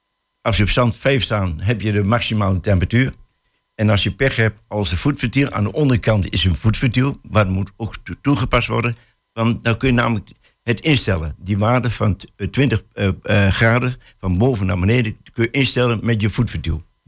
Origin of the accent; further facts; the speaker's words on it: Hengelo, Overijssel, Netherlands; Ik noem maar eventjes Hengelo, want ik kom uit Hengelo.